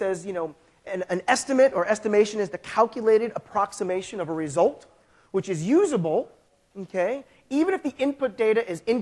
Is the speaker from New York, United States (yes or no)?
yes; New York City, New York, United States; moved away as an adult; now in Asia; I am an American, born and raised in New York City. However, I work for a European company. I mean, I actually physically work in Europe, but I live in Asia.